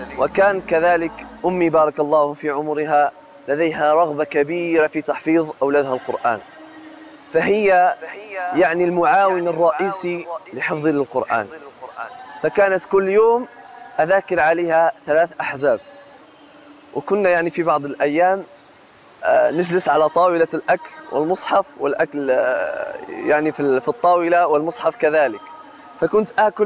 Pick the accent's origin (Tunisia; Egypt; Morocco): Morocco; عندنا في المغرب